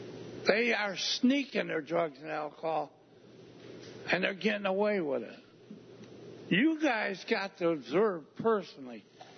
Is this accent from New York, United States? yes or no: yes; Newfield, New York, United States; I'm from Newfield.